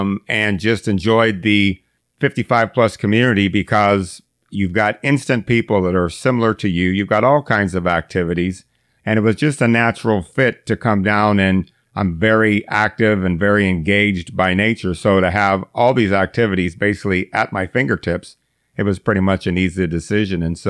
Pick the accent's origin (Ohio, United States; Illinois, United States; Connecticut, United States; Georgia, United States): Ohio, United States; born there; I was born in Ohio